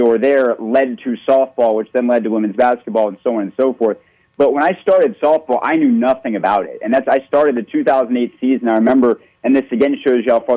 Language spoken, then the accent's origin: English; Marietta, Georgia, United States; seeing what she's done coming out of my hometown, by the way, of Marietta, Georgia, and my rival high school, Pope High School